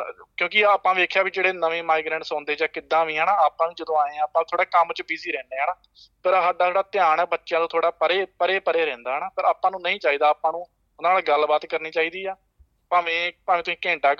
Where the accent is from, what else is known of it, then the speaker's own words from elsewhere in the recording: Punjab, India; moved away as an adult; now in Australia; Border 2 kilometre ਰਹਿ ਜਾਂਦਾ ਸਾਡੇ ਪਿੰਡ ਤੋਂ, ਤੇ ਜ਼ਿਲ੍ਹਾ ਮੇਰਾ ਹੈਗਾ ਜੀ ਅੰਮ੍ਰਿਤਸਰ। ਸੋ ਮੈਂ ਮਤਲਬ 6 ਸਾਲ ਪਹਿਲਾਂ ਆਸਟ੍ਰੇਲੀਆ 'ਚ ਆਇਆ ਐਜ਼ ਐਨ ਇੰਟਰਨੈਸ਼ਨਲ ਸਟੂਡੈਂਟ